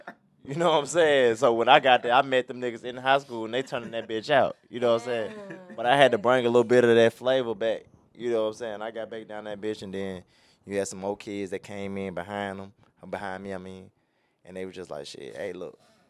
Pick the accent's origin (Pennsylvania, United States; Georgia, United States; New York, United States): Georgia, United States; Because, you know, I came down here from Georgia and shit